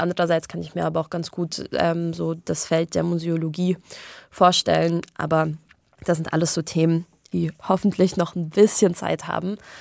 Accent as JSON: {"language": "German", "country": "Germany", "tie": "born or raised there", "also_born_or_lived": "Israel", "said": "eigentlich fühle ich mich in Deutschland viel wohler, weil das ist, wo ich sozialisiert bin, das ist, wo ich aufgewachsen bin, ich spreche, denke Deutsch."}